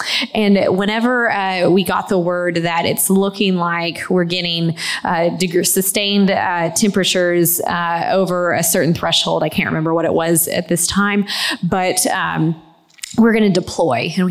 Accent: Washington, District of Columbia, United States; it was a real exciting time to be able to do that study in my hometown of Washington, D.C.

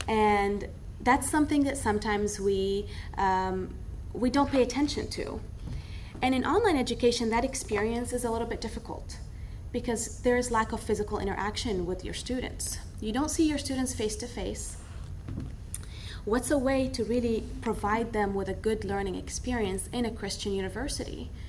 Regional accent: Riverside, California, United States; I come all the way from Riverside, California.

